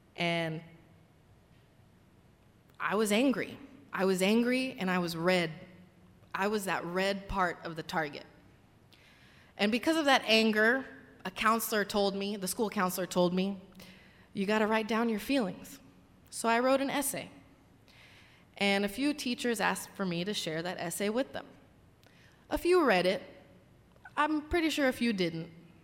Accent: California, United States; growing up in California, you were either Mexican or you weren't.

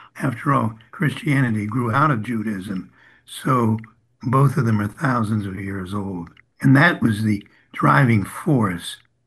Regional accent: Virginia, United States; And I'm from Virginia originally, so I'm proud that Virginian Thomas Jefferson wrote the Declaration of Independence.

